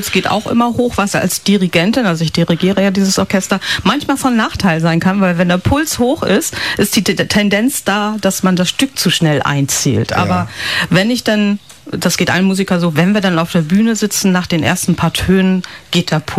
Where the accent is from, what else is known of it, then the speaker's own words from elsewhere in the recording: Bergedorf, Hamburg, Germany; weil ich ja eine gebürtige Vierländerin bin. Sprich, ich bin in Bergedorf auch zur Schule gegangen.